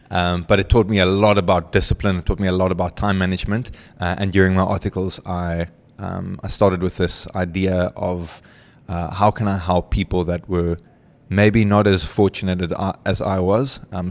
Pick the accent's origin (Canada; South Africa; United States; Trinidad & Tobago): South Africa; Western Cape; also born or lived in Vanderbijlpark; And I grew up I was born up in Vanderbijl Park. Yes, the fall of Fatal Duke, as they call it. So hopefully some of that street smart is born into me. But moved down to the Western Cape very young.